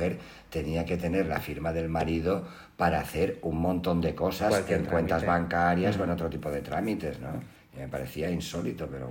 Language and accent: Spanish; Alicante, Valencian Community, Spain; Pero cuando yo era pequeño, yo soy de Alicante